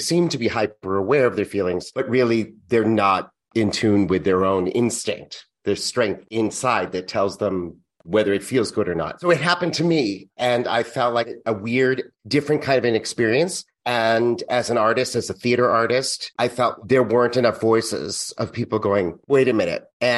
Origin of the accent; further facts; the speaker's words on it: Massachusetts, United States; My mother passed away last spring. And so 2 weeks after we did her memorial up in Massachusetts, where I'm from, I was able to go back and really spend time with my nieces and nephew and my family up there